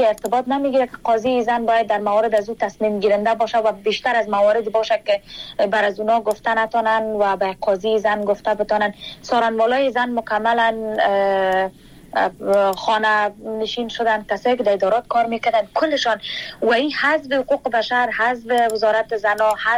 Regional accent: Kabul, Afghanistan; moved away; ما مکلف و مجبور بر ازی شدیم که باید شهر کابل را یا افغانستان را رها بکنیم به خاطر زنده ماندن خود

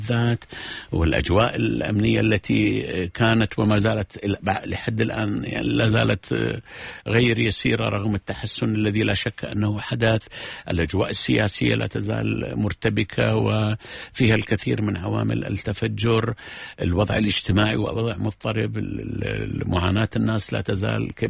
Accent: Iraq; أنا كمواطن عراقي، كناخب عراقي

